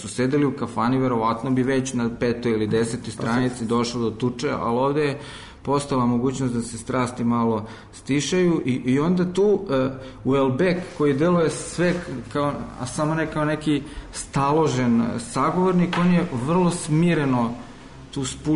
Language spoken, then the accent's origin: Serbian; Serbia; ipak pripadamo jednom gradu, jednom narodu. Mi smo Srbi